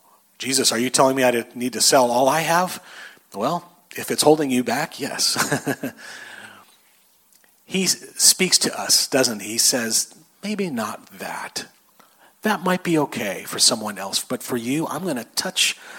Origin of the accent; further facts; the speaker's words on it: Lancaster, California, United States; If we're from Lancaster down in the desert, we know you don't go do a lot in the middle of the day.